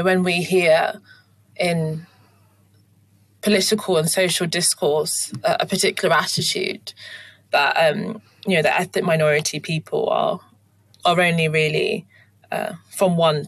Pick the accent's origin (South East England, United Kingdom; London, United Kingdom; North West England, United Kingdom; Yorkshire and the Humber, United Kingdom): South East England, United Kingdom; So it was the household that I grew up in was British Nigerian. So as I was raised also in Kent, that it was a majority white British kind of environment in schools and so on.